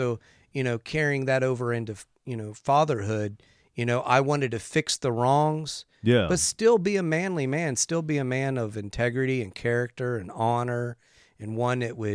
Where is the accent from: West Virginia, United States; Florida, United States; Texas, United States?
West Virginia, United States; See, I grew up in West Virginia. You know, I grew up in the woods.